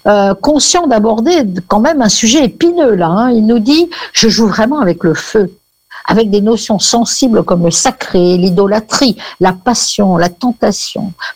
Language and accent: French; Morocco; J'ai grandi au Maroc, il y a toujours eu des synagogues, des églises et des mosquées dans le paysage. On vivait ensemble, juifs, chrétiens et musulmans.